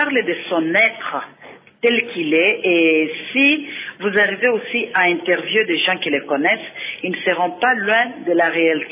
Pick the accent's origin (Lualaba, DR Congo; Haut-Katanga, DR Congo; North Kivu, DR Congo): Lualaba, DR Congo; Sandoa; Alors, ce qui veut dire que nous sommes de Sandoa, du royaume Tchokwe, précisément, à Mwakisenge.